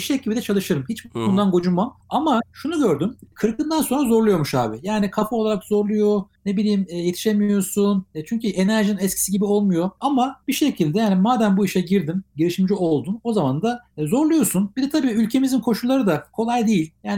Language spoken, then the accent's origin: Turkish; Ankara, Turkey; now in Istanbul, Turkey; Ben bir Ankara çocuğuyum. Öyle başlayalım. Yani orada doğdum, orada büyüdüm. Hayalim İstanbul'da olmaktı. 2000 senesinde geldik.